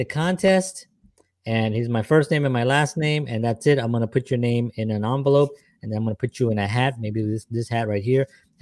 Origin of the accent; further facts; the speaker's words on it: Bronx, New York, United States; We're both from the Bronx, so we used to doing this a lot.